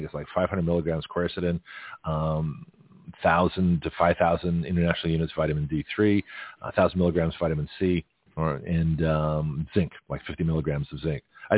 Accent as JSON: {"language": "English", "country": "Canada", "tie": "born or raised there", "said": "Now, when I was a kid growing up in Canada, Johnny cake was cornbread"}